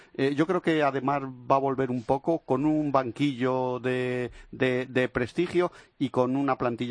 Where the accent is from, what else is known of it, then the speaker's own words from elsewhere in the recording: León, Castile and León, Spain; los de León no somos